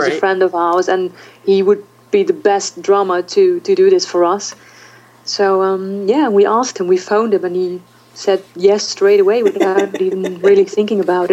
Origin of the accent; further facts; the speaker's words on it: Netherlands; Yeah, we're from the Netherlands, and we're the three of us.